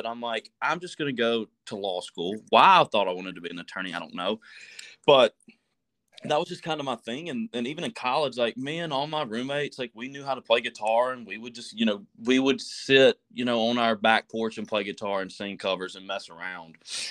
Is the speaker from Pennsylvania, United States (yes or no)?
no; Georgia, United States; And my hometown has, you know, two bars in it that I used to go play, and just kind of around, like, you know, Georgia is where I was going to play